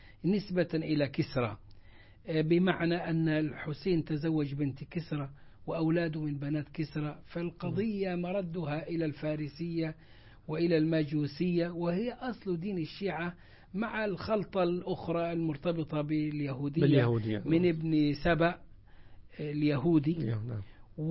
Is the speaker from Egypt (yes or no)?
yes; Egypt; هؤلاء القراء يختمون القراءة عندنا في مصر